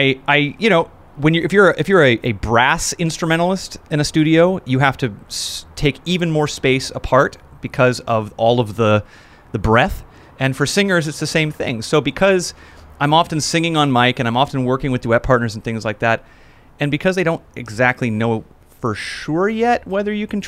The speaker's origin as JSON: {"language": "English", "town": "Los Angeles", "region": "California", "country": "United States", "tie": "born or raised there", "said": "being I was born in Los Angeles."}